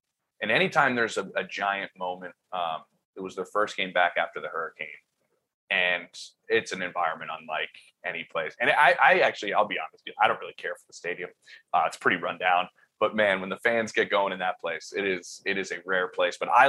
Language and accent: English; Philadelphia, Pennsylvania, United States; my hometown winning their first Super Bowl and getting to host the parade for NFL Network and be the host of the parade with Colleen Wolfe, who's we went to rival high schools in Philadelphia.